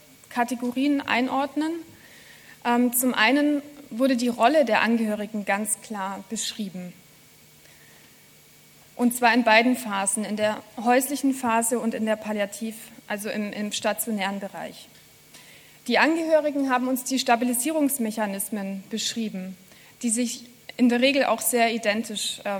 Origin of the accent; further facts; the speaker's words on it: Germany; Wie Sie hören, komme ich aus Deutschland.